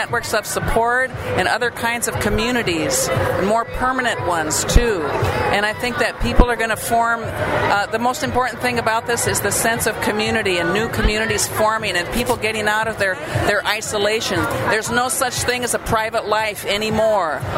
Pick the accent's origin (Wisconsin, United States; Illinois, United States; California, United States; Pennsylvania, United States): California, United States; Santa Cruz; I'm from Santa Cruz. I'm from the Occupy in Santa Cruz, and I have no job, I have no health care, and I sleep on my mother's couch